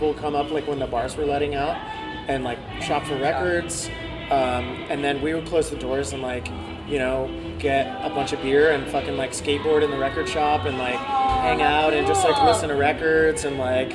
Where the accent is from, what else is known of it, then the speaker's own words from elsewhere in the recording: Canada; also born or lived in Virginia, United States; Well, I'm from Canada originally.